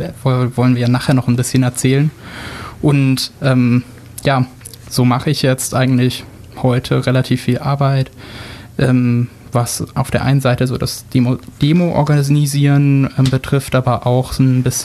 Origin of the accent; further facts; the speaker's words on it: Überlingen, Baden-Württemberg, Germany; Ich bin 19 Jahre alt jetzt und ich komme vom Bodensee aus Überlingen.